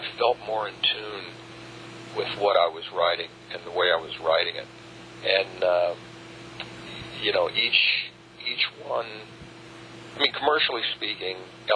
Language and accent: English; Baton Rouge, Louisiana, United States; I'm originally from Baton Rouge, so I have friends and family up there, too.